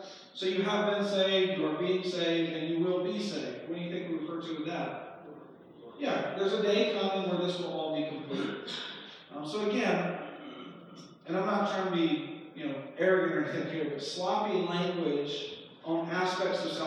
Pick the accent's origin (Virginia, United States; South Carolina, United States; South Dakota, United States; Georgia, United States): Georgia, United States; this is just my experience growing up in Georgia, so it may be different around here, but I've noticed it somewhat around here as well.